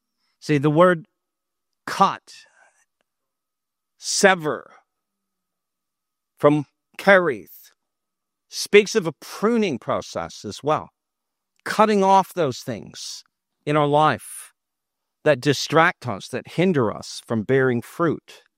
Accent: Toronto, Ontario, Canada; also born or lived in United States; we were living in a home when we moved to America. We lived in America for 20 years. We're from Toronto, Canada. And when we lived in America, we lived in Florida for a season.

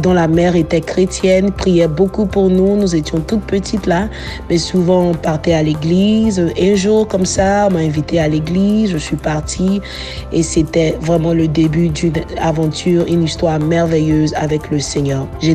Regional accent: Côte d’Ivoire; Et aux couleurs africaines, particulièrement de ma terre natale, la Côte d'Ivoire.

